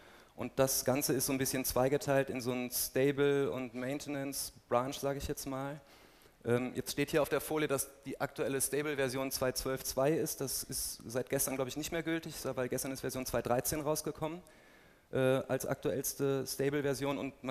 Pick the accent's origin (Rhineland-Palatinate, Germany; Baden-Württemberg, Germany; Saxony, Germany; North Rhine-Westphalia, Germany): North Rhine-Westphalia, Germany; Bonn; ich bin gebürtiger Bonner, das heißt, diese Konferenz ist im Grunde ein Heimspiel auch für mich.